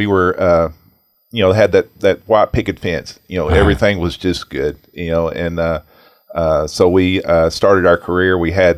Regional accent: Hot Springs, Arkansas, United States; And as we like to kind of tell a little bit about ourselves, and we're from Hot Springs, Arkansas.

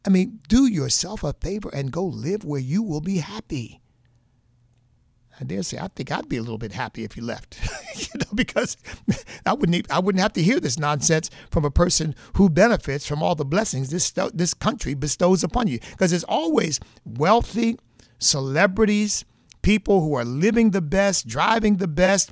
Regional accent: United States; because we Southerners, and even though I was raised in the North, my family came from Virginia, I consider myself a Southerner.

